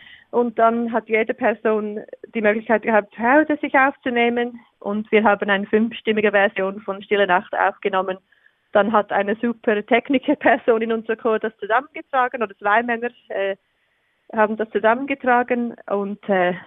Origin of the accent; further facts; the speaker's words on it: England, United Kingdom; German is a second language; Ich komme aus England, ja.